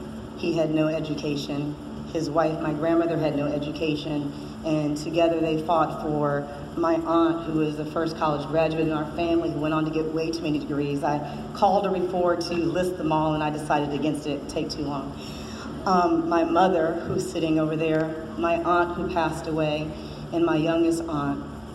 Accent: Midwest, United States; When I came to this community, it was very strange for me. I came from the Midwest.

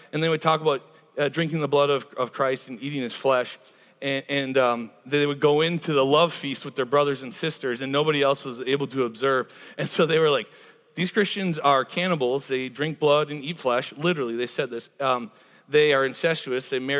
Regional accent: Wisconsin, United States; now in Greenville, United States; When I first moved to Greenville, I said, hey, I'm from Wisconsin.

